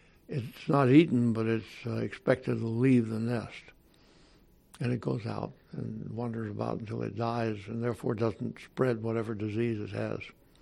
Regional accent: Alabama, United States; It's just I'm glad to be back in my home state because I'm an Alabamian.

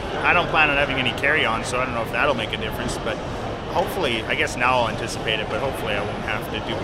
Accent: Canada; I'm from Canada

